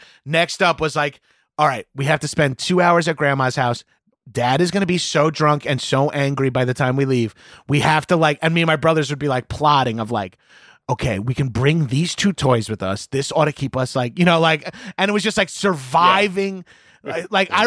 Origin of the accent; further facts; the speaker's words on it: Long Island, New York, United States; I'm from Long Island and growing up in the 80s and 90s, my family thought I was gay because I really liked movies.